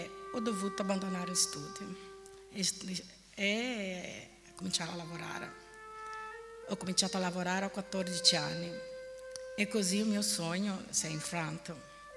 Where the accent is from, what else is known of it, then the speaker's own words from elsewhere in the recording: Brazil; Poi provengo da una famiglia numerosa del Brasile, sono la terza di 10 figli.